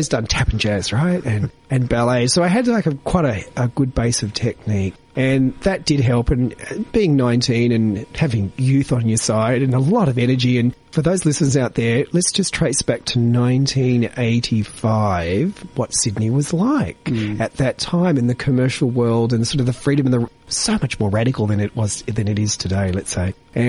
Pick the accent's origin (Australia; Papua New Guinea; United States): Papua New Guinea; Really flamboyant and exotic upbringing in Papua New Guinea.